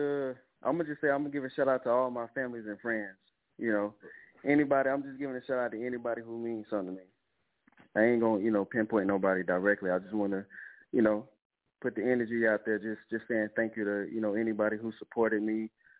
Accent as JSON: {"language": "English", "town": "Clinton", "region": "South Carolina", "country": "United States", "said": "So I'm originally from South Carolina."}